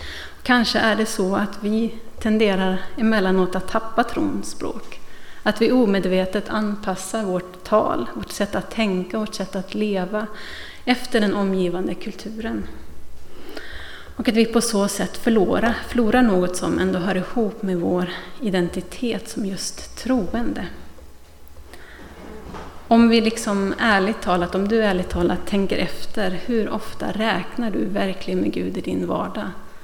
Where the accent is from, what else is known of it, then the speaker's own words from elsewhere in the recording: Norrland, Sweden; accent: Norrland; När jag började tappa min norrländska för några år sedan så hade jag en liten identitetskris.